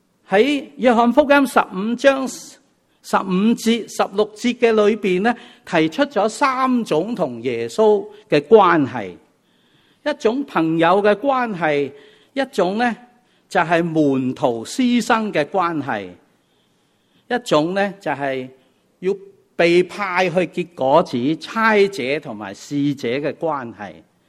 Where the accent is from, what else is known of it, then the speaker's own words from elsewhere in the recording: Fujian, China; 因为细个嘅时候，我哋喺福建农村长大，每一晚咧阿嫲会带我哋上天台家庭崇拜